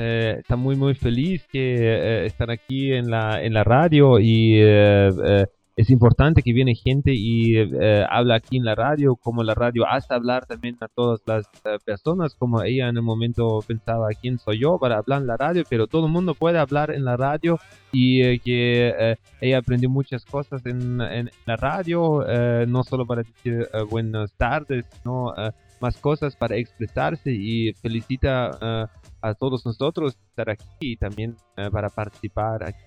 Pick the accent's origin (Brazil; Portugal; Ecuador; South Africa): Ecuador; Pastaza; Portuguese is a second language; eu venho do Equador, perto de uma cidade que se chama Puyo.